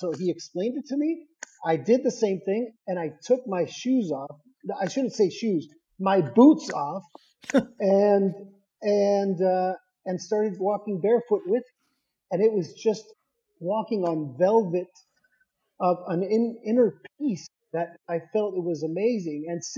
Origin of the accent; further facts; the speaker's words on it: Tijuana, Baja California, Mexico; I grew up, born and raised in Tijuana, Mexico. So I grew up at the Campestre Country Club, which has a history of its own.